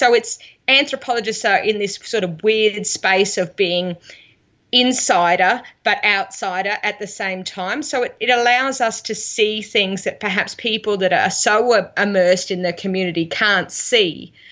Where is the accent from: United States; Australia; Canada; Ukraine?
Australia; look, I'm Australian. We're a bit rough around the edges here.